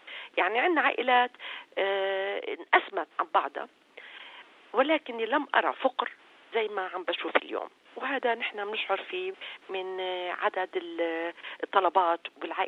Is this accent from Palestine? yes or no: yes; Palestine; الواقع أنه نحن كشعب فلسطيني متمسكين بالأمل برغم كل المصاعب التي نحياها